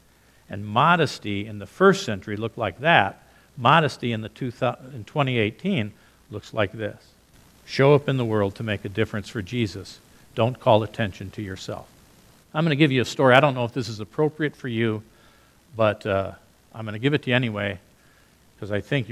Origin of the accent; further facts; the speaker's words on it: Paraguay; now in United States; So I was raised in South America. I was a young kid, I was your age actually, and I was home on vacation, and it was the last day of school. It was a hot summer day in the Paraguayan village where I lived.